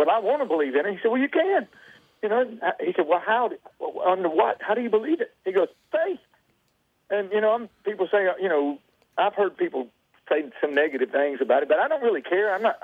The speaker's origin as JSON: {"language": "English", "town": "Nashville", "region": "Tennessee", "country": "United States", "tie": "born or raised there", "said": "Tennessee. I was born in Nashville, home of the Grand Ole Opry."}